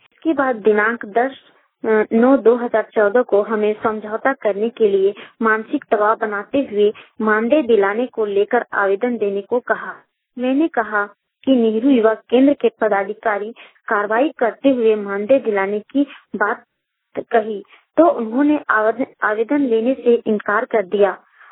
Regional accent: Koderma, Jharkhand, India; झारखंड मोबाइलवानी कोडरमा से बोल रही हूँ। राम माथाडी पोस्ट थाना डोमचांच जिला कोडरमा की मूल निवासी हूँ

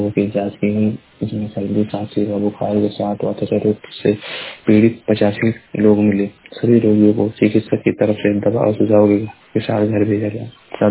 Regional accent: Uttar Pradesh, India; मैं जिला महाराजगंज का निवासी हूँ।

